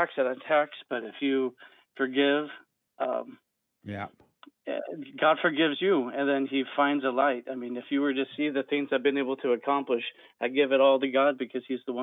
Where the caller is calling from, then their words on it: Seattle, Washington, United States; Hey, Jesse, I'm from Seattle. It'll be a real boring call.